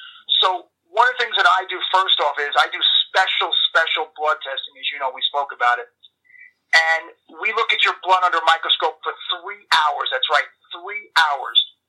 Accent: New York, United States; accent: New York; I guess my New York accent, I could be a little harsh.

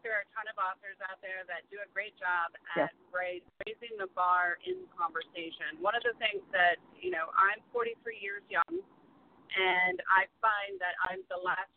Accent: the South, United States; And I grew up in the South, so, you know, if you were raped and you were a girl in the South, then what did you do wrong?

